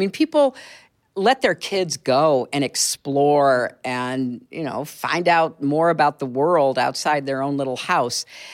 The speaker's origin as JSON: {"language": "English", "town": "Chicago", "region": "Illinois", "country": "United States", "tie": "born or raised there", "also_born_or_lived": "Washington", "lives_now": "New York, United States", "said": "But I grew up in Chicago, in the suburbs there. I went to school outside of Boston and in Connecticut, obviously lived in Washington."}